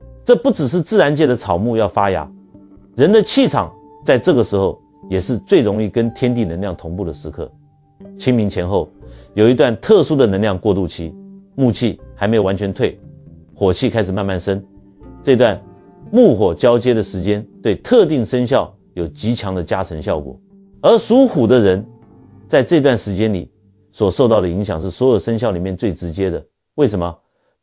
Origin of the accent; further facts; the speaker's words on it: China; 我们中国人讲节气